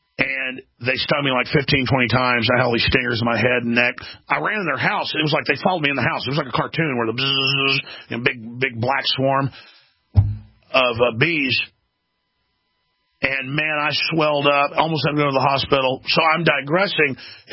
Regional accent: Dallas, Texas, United States; I grew up in Dallas and didn't have allergies and thought it was something that hypochondriacs had.

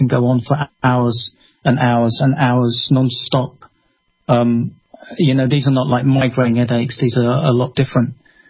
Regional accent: London, United Kingdom; I was born and bred in London, but, you know, I decided to have a change and move into the countryside, which is a little bit quieter.

